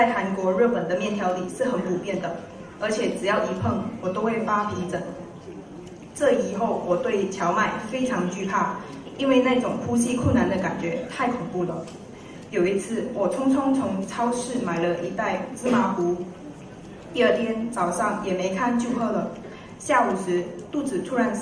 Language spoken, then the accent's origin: Chinese; Australia; 我是澳洲的